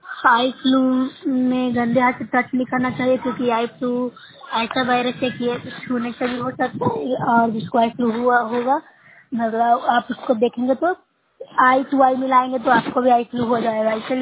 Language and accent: Hindi; Bihar, India; मैं नौसरा ब्लॉक से हूँ, जिला नालंदा के निवासी हूँ।